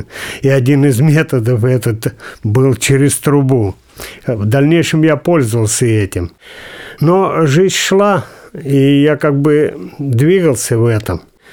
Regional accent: Tula Oblast, Russia; born or raised there

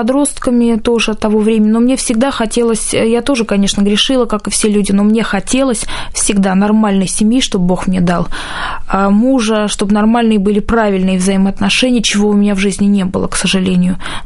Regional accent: Moscow, Russia; born there; Нет, я родилась в Москве.

